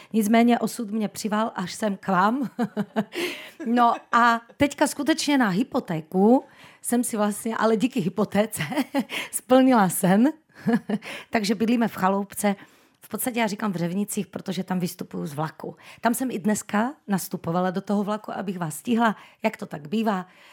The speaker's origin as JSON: {"language": "Czech", "town": "Prešov", "region": "Prešov Region", "country": "Slovakia", "said": "A já jsem z Prešova teda, kdyby náhodou ještě někdo nevěděl, že já to hrdě říkám z východního Slovenska."}